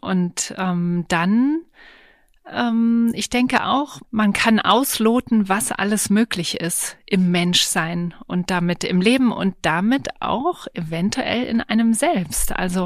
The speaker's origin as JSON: {"language": "German", "region": "Berlin", "country": "Germany", "tie": "born or raised there", "said": "Also ich bin eigentlich Stadt-Land-Kind. Ich bin zwar in Berlin auch geboren und aufgewachsen, aber wir haben am Rand des Grunewalds gelebt, also am Teufelsberg."}